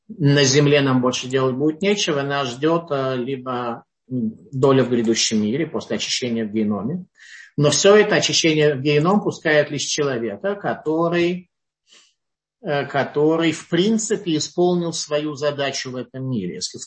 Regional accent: Saint Petersburg, Russia; born there; когда родился в Ленинграде и видел вот все это, как там вот люди жили, как разговаривали между собой, местную ментальность и прочее

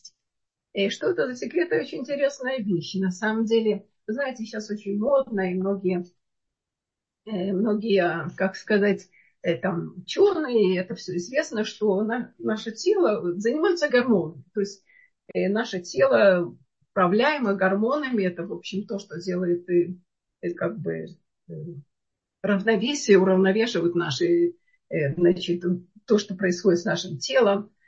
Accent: Vilnius, Vilnius County, Lithuania; то есть я из Литвы, из Вильнюса, этого города.

